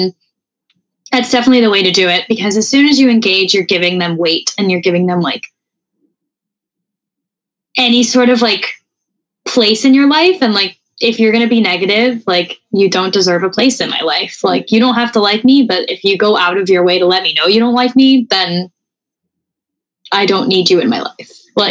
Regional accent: Canada; we're French Canadian.

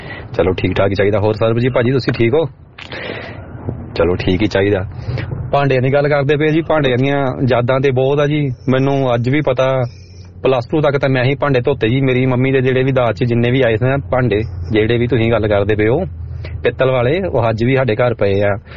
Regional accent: Gurdaspur, Punjab, India; ਮੈਂ ਗੁਰਦਾਸਪੁਰ ਤੋਂ ਜੀ ਵੈਸੇ

